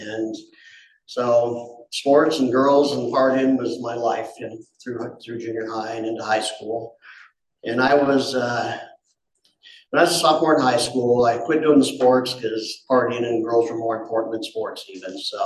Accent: Boulder, Colorado, United States; now in Lafayette, United States; I was born and raised in Boulder. Lived here until I got married, moved to Lafayette.

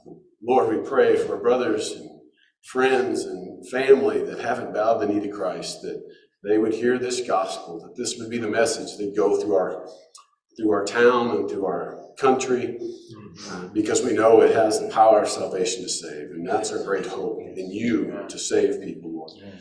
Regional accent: Bible Belt, United States; I grew up in the Bible Belt. It's not as easy back there.

